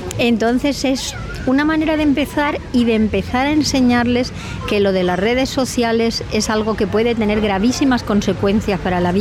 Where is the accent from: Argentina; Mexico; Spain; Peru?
Spain; moved away; por fin me dejaron volver a España. Cuando yo volví a mi tierra y vi las palmeras y las bugambillas y el cielo azul y el mar